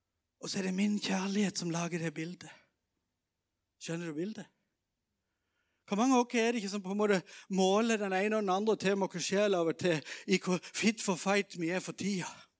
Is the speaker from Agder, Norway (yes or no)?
yes; Kvinesdal, Agder, Norway; Jeg er fra Kvinnesdal.